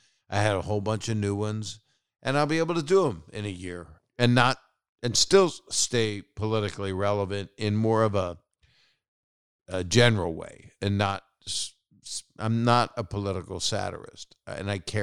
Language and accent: English; Virginia, United States; I had a lot of material that was about when I grew up in Virginia and there were segregated bathrooms